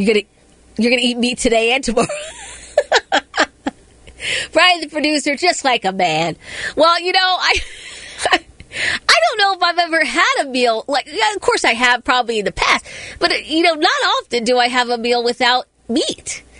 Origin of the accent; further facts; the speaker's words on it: Massachusetts, United States; born there; I didn't have a problem getting my birth certificate, but I was born in Massachusetts